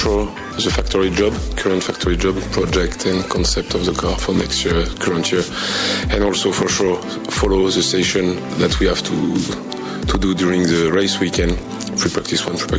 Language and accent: English; France; English is a second language; Yes, for sure. I went to France. I'm French, you can hear my accent. I went to Paul Ricard when I was young, and for sure Monaco.